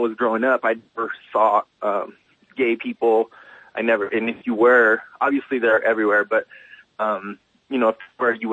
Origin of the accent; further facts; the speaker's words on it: El Paso, Texas, United States; that's how I grew up in El Paso, very, very dangerous area and very, I call it like hood and gangster.